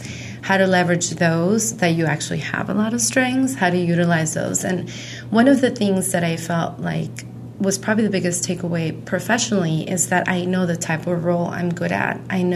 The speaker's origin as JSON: {"language": "English", "region": "Texas", "country": "United States", "lives_now": "Washington, D.C., United States", "said": "I'm originally from Texas, but I've been in the D.C. metro area for the majority of my professional life."}